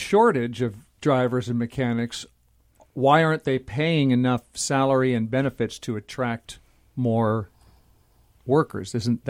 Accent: Nebraska, United States; I was from Nebraska, and they sounded Chinese to me.

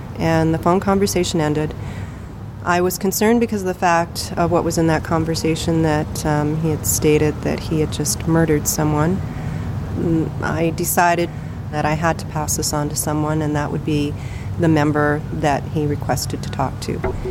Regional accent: Fort Churchill, Manitoba, Canada; So we grew up in Fort Churchill. And then from there, worked for the government in northern Manitoba

